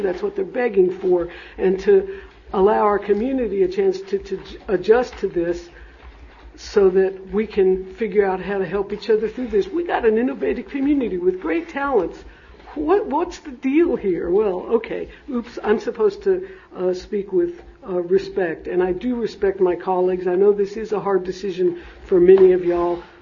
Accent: Texas, United States; I'm from Texas.

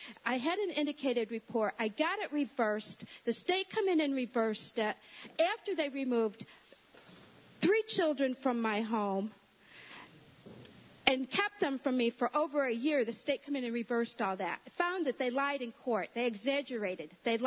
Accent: Groton, United States; Here's a picture of me with the three I'm from Groton.

